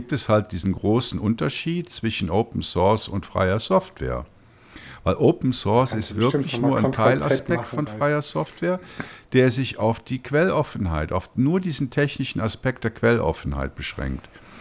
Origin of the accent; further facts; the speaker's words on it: Germany; moved away; weil ich ja vor 31 Jahren weggegangen bin aus Deutschland.